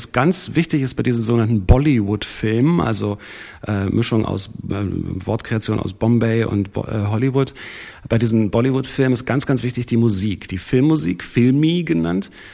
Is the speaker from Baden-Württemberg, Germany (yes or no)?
no; Berlin, Germany; im Osten dieses Landes, in dem ich ja auch mittendrin stecke, hier als Berliner